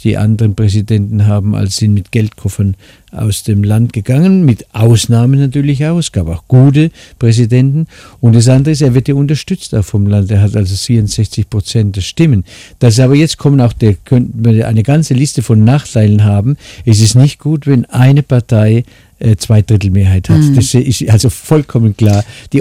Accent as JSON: {"language": "German", "country": "Germany", "moved": "as an adult", "said": "Es hat so viele Vorteile, Deutschland. Es ist mein Heimatland. Aber dort ist die Gewohnheit 40 Jahre. Würde ich sagen, hier ist mein Heimatland und dort ist meine, was sagt, zweite Heimat, Adoptivheimat."}